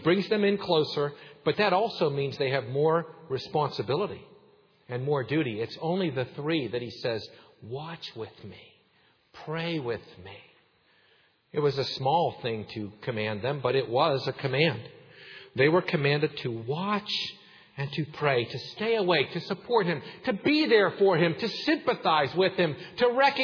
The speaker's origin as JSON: {"language": "English", "town": "Salzburg", "region": "Kansas", "country": "United States", "tie": "born or raised there", "said": "That was always easy for me to remember growing up in Salzburg"}